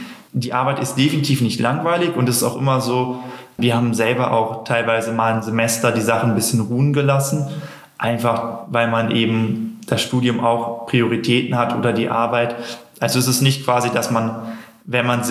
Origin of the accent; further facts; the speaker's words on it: North Rhine-Westphalia, Germany; ich komme aus Nordrhein-Westfalen